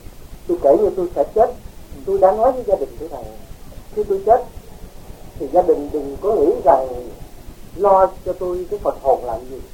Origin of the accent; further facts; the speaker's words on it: Bến Tre, Vietnam; Hiện bây giờ một bằng cớ là cái tượng Đức Quan Thế Âm ở tại cái tỉnh tôi đó, ở Bến Tre đó, 12 thước đề cao.